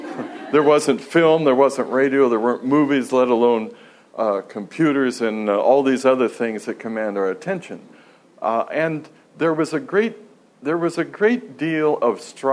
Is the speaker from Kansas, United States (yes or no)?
yes; Topeka, Kansas, United States; I grew up in Topeka, Kansas, so St. Louis is a big city.